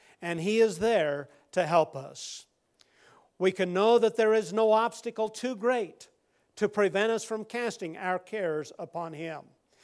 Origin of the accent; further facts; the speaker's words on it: Nebraska, United States; And we're from Nebraska originally